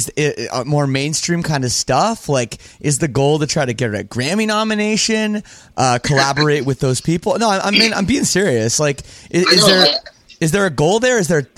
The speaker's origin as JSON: {"language": "English", "country": "Canada", "said": "Like, the amount of CDs I bought, man, like, because I'm from Canada too, and some stuff was really expensive."}